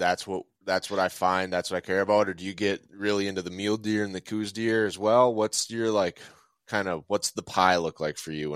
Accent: Minnesota, United States; So I'm from Minnesota, which is like Canada compared to you.

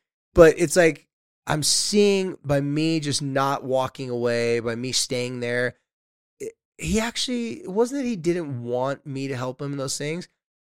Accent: Carlsbad, California, United States; the hotel we stayed at was near Legoland, because my hometown's Carlsbad, Legoland's at.

